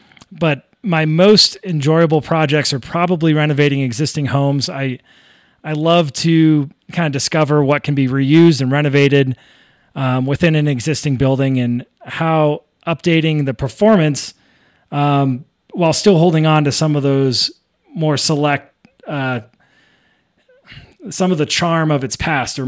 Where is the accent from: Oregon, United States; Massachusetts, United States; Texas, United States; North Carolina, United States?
Massachusetts, United States; Well, I am from Northeast Massachusetts. I was raised to appreciate the charm of New England's historic architecture.